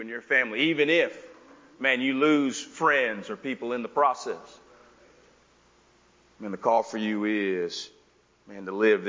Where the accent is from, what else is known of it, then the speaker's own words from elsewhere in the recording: the South, United States; You know, again, I'm from the South, so it was more, internally.